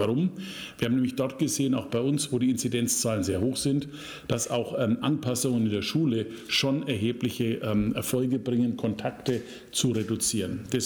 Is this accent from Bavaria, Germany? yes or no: yes; Bavaria, Germany; Und es sei mir verziehen als Bayer, wenn ich das sage.